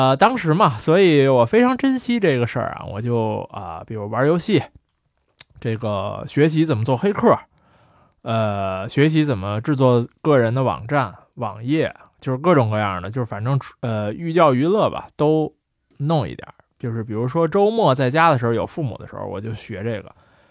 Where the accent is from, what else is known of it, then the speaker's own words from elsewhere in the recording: Beijing, China; 我是在那个中关村长大的